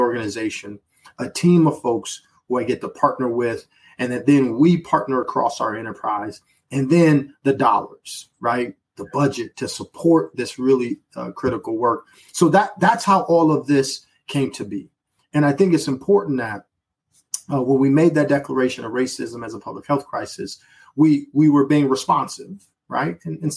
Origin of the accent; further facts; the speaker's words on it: Milwaukee, Wisconsin, United States; so my hometown is Milwaukee, Wisconsin.